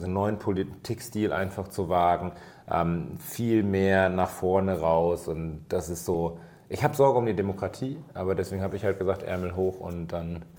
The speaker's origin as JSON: {"language": "German", "town": "Düsseldorf", "region": "North Rhine-Westphalia", "country": "Germany", "tie": "born or raised there", "said": "Ich bin hier groß geworden, ich bin in Oberbilk aufgewachsen so"}